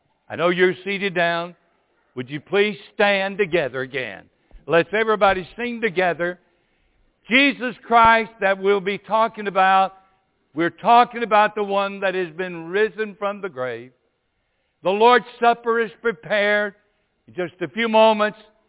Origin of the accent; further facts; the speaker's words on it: Cleveland, Ohio, United States; I told him I was from Cleveland. He said they were trying to get rid of Cleveland.